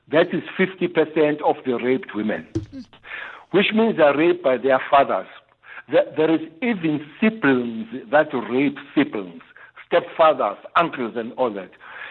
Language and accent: English; South Africa; us as South Africans